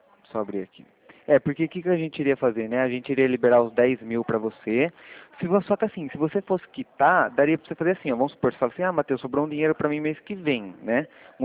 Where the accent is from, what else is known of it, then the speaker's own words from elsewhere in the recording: Rio Claro, São Paulo, Brazil; Ah, eu sou aqui de Rio Claro, São Paulo.